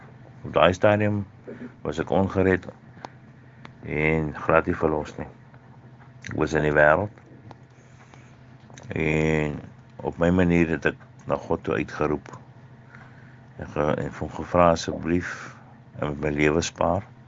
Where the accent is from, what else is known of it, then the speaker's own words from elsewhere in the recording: Ruiterwag, Western Cape, South Africa; ek is hier van Ruiterwag in die Weskaap.